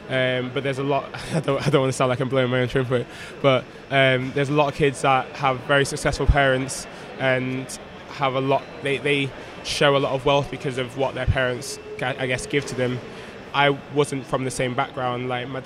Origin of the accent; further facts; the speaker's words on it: Chapeltown, Yorkshire and the Humber, United Kingdom; where I grew up in Chapeltown, it wasn't the most, you know, well-off place. It was a place with a bad reputation because there was a lot of criminal activity that went on around there. And that's where I grew up.